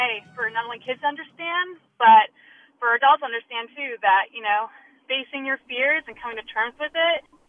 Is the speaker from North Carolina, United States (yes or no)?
yes; Raleigh, North Carolina, United States; I'm from Raleigh, North Carolina, and I love quotes from The Lion King.